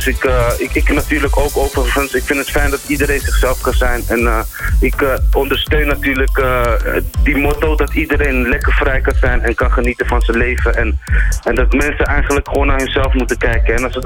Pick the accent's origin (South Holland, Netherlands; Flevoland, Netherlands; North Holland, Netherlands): North Holland, Netherlands; Amsterdam; Dus als jong jongetje liep ik al in de stad. En natuurlijk kom ik uit Amsterdam.